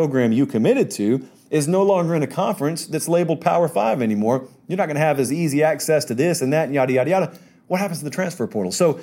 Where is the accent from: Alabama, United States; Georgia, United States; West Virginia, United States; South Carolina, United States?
Georgia, United States; I grew up in Georgia. No one knows earthquake protocol there